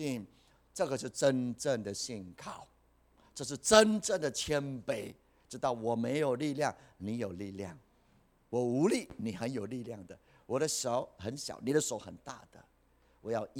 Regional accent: Puli, Nantou County, Taiwan; 那网罗我知道，因为我在埔里长大，以前我也买过很多鱼

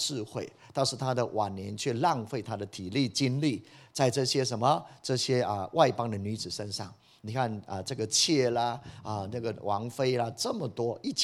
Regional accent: Taiwan

